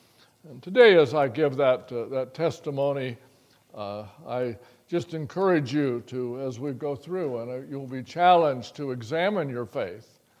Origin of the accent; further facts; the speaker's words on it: Paris, Ohio, United States; born there; When I tell you I was born in Paris, that's not some exotic place. It's a tiny little place without a traffic light.